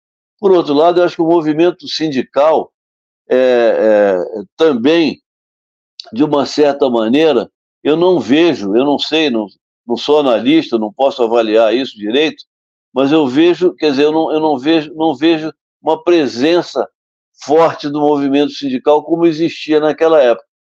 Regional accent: Santa Isabel do Rio Preto, Rio de Janeiro, Brazil; born there; lá na minha cidade, onde eu nasci, no interior, lá em Santa Isabel do Rio Preto, que é um lugarejo, é um distrito de Valença

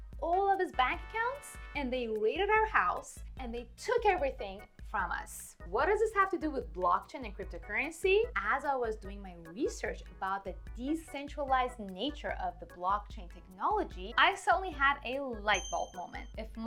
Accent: Iran; You see, I'm from Iran

